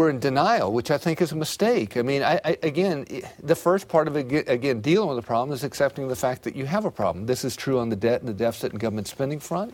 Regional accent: South Carolina, United States; the family farm I grew up on in South Carolina

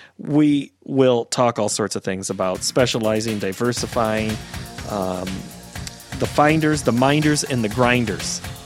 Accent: Jessup, Iowa, United States; I'm from Jessup, Iowa, which is in northeast Iowa. And I grew up on a road. It's 270th Street in Buchanan County. It's Rickard Road in Blackhawk County.

